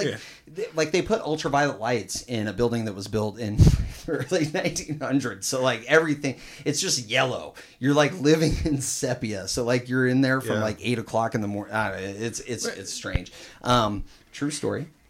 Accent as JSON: {"language": "English", "town": "Grand Island", "region": "Nebraska", "country": "United States", "said": "We're old guys. We're from Grand Island."}